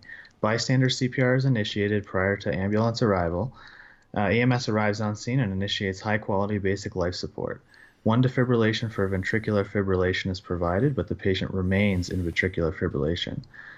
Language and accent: English; Vermont, United States; also born or lived in New Hampshire; So I lived in New Hampshire previously, and I'm originally from Vermont.